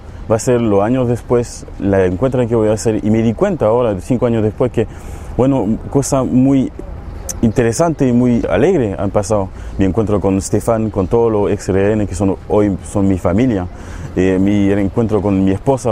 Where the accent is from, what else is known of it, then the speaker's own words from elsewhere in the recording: Chile; Y yo le digo: yo soy chileno.